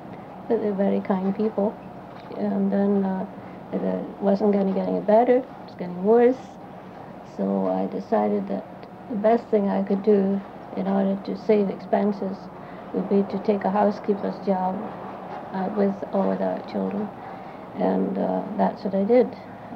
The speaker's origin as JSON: {"language": "English", "region": "Scotland", "country": "United Kingdom", "tie": "born or raised there", "also_born_or_lived": "Nottingham", "lives_now": "Canada", "said": "Well, I was born actually in Nottingham, England, but I was brought up to Scotland when I was just a very, very small infant."}